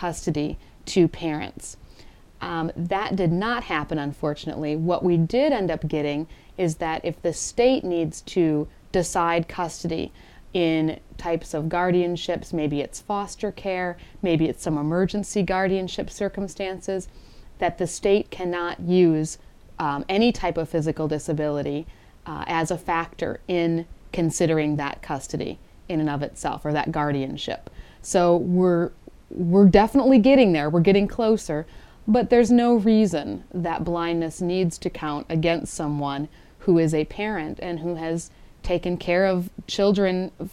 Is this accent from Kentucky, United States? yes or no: no; Wisconsin, United States; born there; Well, I was born in Wisconsin, and I've been blind since birth.